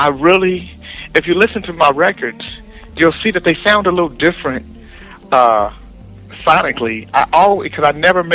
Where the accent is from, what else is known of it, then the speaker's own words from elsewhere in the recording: California, United States; also born or lived in Anchorage; I came from Alaska, from Anchorage, Alaska. I grew up in California